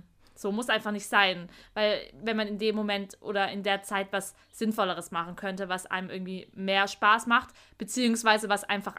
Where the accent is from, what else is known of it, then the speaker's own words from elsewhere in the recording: Heilbronn, Baden-Württemberg, Germany; Ich meine, ich hätte das locker in Heilbronn, also meiner Heimatstadt, weiterführen können.